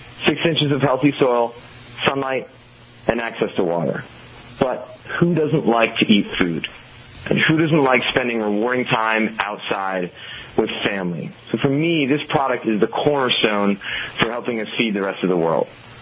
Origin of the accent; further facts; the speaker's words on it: Washington, District of Columbia, United States; now in San Francisco, United States; I'm actually from Washington, D.C., but I moved out to San Francisco to work with an Urban Ventures Accelerator about 3 months ago.